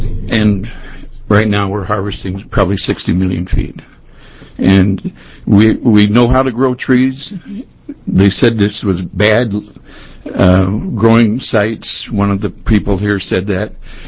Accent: Oregon, United States; I was born in the Columbia Hospital the year after it was built, 77 years ago. I started logging. Well, my dad and uncle had a rafting grounds on the Skipanon Warrington. I probably was out there when I was 8, 9, 10 years old

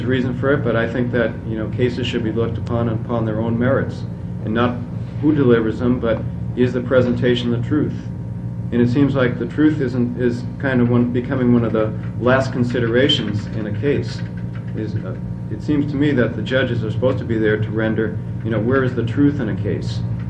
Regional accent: Grants Pass, Oregon, United States; I'm from Grants Pass, and as Bob said, I'm involved in the same case.

